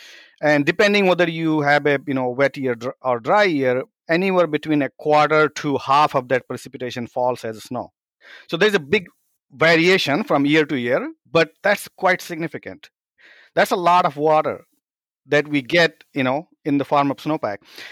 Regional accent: India; growing up in India, and many kids, you know, who grew up in India during my time in the 80s and 90s

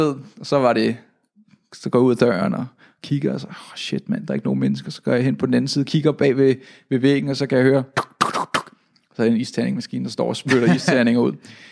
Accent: Capital Region of Denmark, Denmark; Jeg er dansker, vokset op i Nordsjælland. Sådan en rimelig standard dude fra Danmark af.

